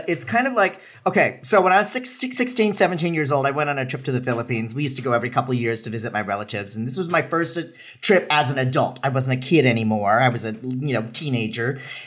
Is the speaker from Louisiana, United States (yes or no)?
no; San Francisco, California, United States; Because I grew up in San Francisco. I did grow up around a lot of people that look like me